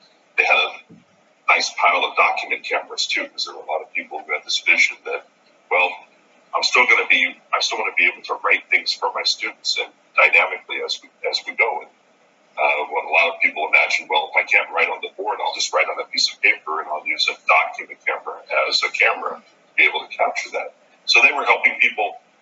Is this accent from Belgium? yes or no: no; Floresville, Texas, United States; So my hometown is Floresville, Texas. Floresville is a small town. It was much smaller when I was a kid, but it's grown a little bit.